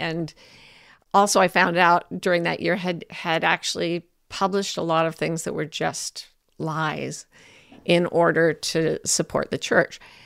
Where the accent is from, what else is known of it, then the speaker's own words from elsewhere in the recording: Provo, Utah, United States; I was raised Mormon in Provo, Utah, which is a very Mormon area.